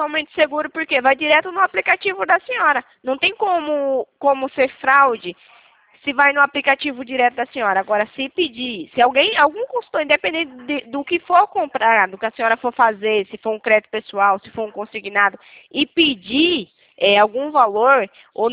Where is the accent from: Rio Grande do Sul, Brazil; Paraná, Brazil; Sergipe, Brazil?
Sergipe, Brazil; now in São Paulo, Brazil; Ah, eu sou de Sergipe, mas também moro em São Paulo. Mas eu sou de Sergipe.